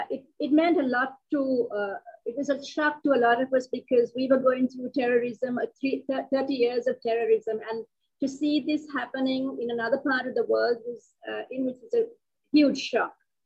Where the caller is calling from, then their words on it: Sri Lanka; I'm calling from Sri Lanka. It's 2 a.m. in the morning.